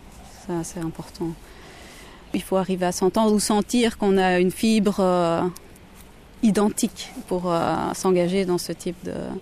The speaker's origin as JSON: {"language": "French", "country": "Belgium", "said": "Et ça, c'est inimaginable chez nous en Belgique de tout voir."}